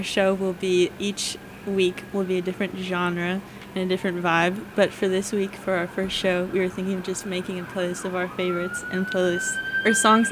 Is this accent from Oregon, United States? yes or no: yes; Oregon, United States; So as Caroline said, I'm also a junior. I'm from Oregon